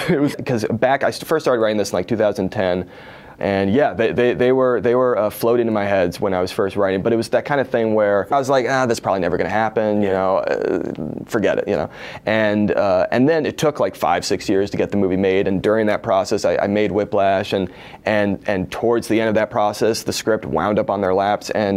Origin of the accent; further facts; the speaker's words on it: East Coast, United States; I grew up on the East Coast and I had this perception in my mind of LA as this, kind of horrible, unlivable place.